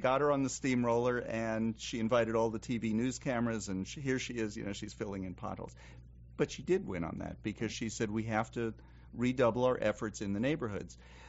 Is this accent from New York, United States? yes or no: yes; New York, United States; Now, I grew up in New York, and so I have one particular vision of what Parkway means.